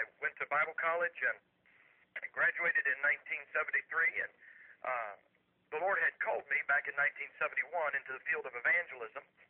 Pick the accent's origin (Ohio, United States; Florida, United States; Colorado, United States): Ohio, United States; Massillon; I'm originally from Massillon, Ohio. Massillon is what we consider the football capital of the world.